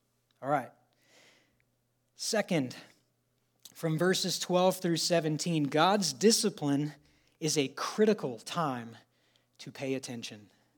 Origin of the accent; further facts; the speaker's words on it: Texas, United States; When I was in college, so I grew up in Texas. I'm sorry. I grew up in Texas